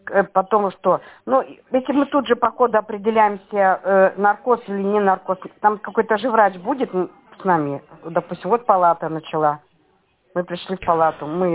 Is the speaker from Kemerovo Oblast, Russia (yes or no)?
yes; Berezovsky, Kemerovo Oblast, Russia; мы из Березовского.